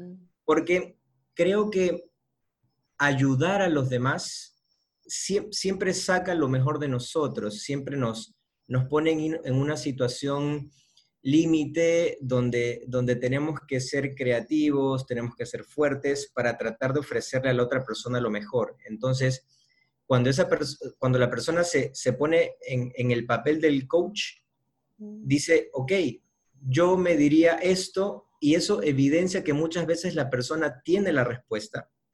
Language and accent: Spanish; Ecuador; soy de Ecuador. Tengo 31 años